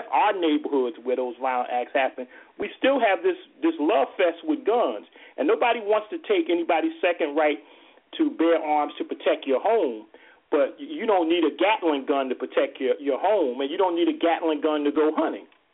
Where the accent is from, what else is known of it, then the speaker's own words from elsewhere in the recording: Newark, New Jersey, United States; I mean, I was born and raised in Newark.